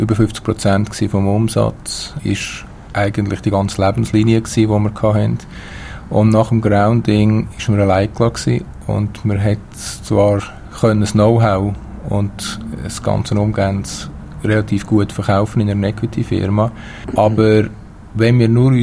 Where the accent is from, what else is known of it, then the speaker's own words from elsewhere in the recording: Switzerland; als Schweizer